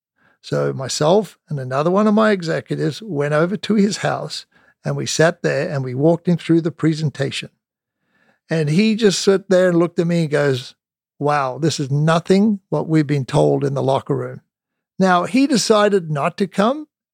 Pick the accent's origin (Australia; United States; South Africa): Australia; I came from Australia. I played the Australian Tour.